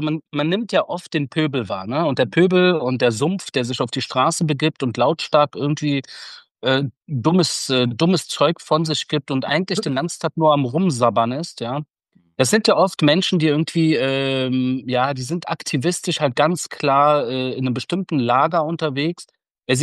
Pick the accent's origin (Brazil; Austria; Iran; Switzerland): Iran; now in Germany; Iran schon. Und deshalb ist mir die Erzählung auf Deutsch halt wichtiger, weil ich im Endeffekt auch meine alte Heimat irgendwo anspreche.